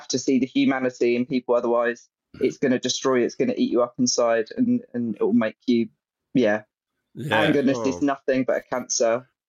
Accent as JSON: {"language": "English", "region": "East of England", "country": "United Kingdom", "tie": "born or raised there", "said": "in Essex, but during the time of the Gulf War. Right. So, and I grew up in, I would say, quite a right-leaning Tory town. There was an army barracks"}